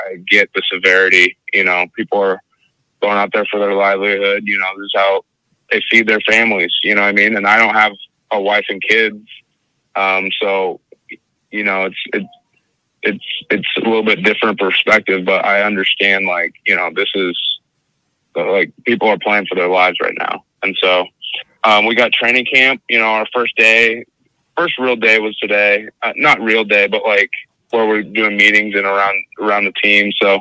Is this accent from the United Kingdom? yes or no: no; Canada; I was like, yeah, you know I'm Canadian, right? He's like, wait, you're Canadian? What? I'm like, yeah, I'm Canadian.